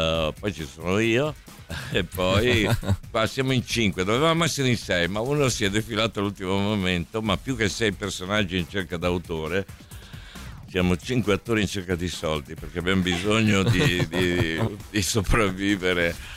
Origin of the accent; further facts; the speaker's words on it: Monfalcone, Friuli-Venezia Giulia, Italy; born there; io sono nato a Monfalcone, quindi mi faceva anche piacere.